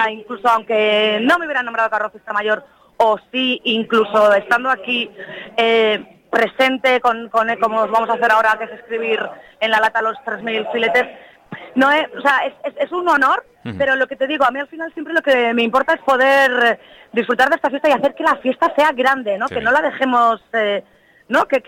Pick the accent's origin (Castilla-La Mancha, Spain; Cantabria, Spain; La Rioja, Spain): Cantabria, Spain; Colindres; also born or lived in Laredo; ya sabéis que yo siempre digo que soy medio de Colindres, medio de Laredo